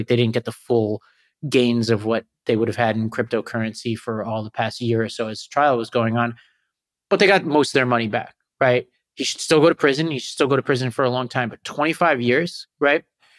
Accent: New York, United States; And then in some places, like my home state of New York, there doesn't seem to be any sense of justice the other way, right?

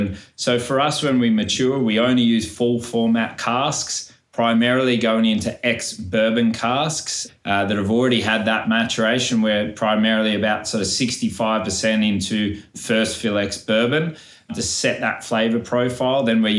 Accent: Byron Bay, New South Wales, Australia; So went to Brisbane from Byron Bay. When you're a kid growing up in Byron, it's one of those places you got to leave, but you know your heart's always going to take you back there one day

